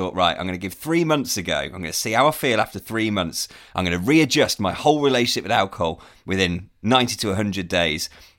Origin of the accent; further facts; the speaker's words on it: Birmingham, West Midlands, United Kingdom; the reason I said I'm originally from Birmingham is because our guest is just from down the road